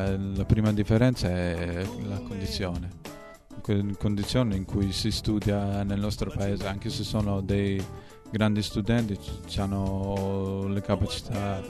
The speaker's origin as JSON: {"language": "Italian", "country": "Kosovo", "lives_now": "Terni, Italy", "said": "sono un ragazzo del quarto anno di medicina qui a Terni. Vengo dal Kosovo, un paese nuovo."}